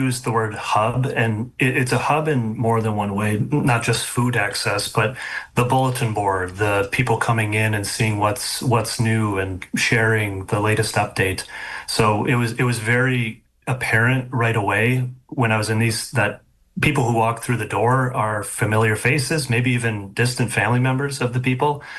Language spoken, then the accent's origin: English; Chisholm, Minnesota, United States; I grew up in Chisholm, Minnesota, and my first job was actually at a grocery store at Jubilee Foods, which is still around.